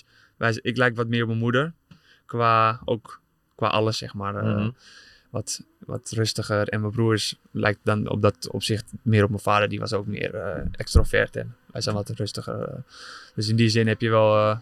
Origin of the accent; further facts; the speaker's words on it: Netherlands; denk ik iets meer Fins dan Nederlands. Alleen, ik kan dat ook. Dat heb ik natuurlijk hier... ben ik opgegroeid in Nederland. Ja. Dus een mix van beide.